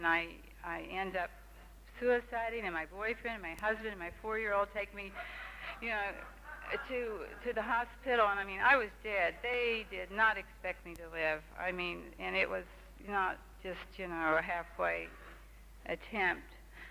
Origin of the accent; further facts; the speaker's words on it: West Virginia, United States; But I grew up in West Virginia, and I was born into a family of very religious but very loving people.